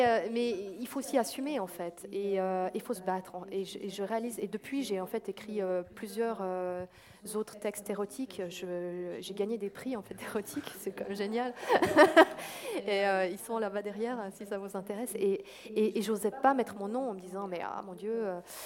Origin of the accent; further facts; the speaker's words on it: Vaud, Switzerland; Je suis partie du Gros de Vaud et j'en suis bien contente.